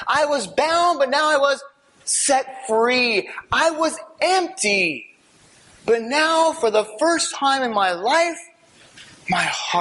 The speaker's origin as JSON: {"language": "English", "country": "United States", "tie": "born or raised there", "said": "I'd heard about Jesus my entire life growing up in America, okay?"}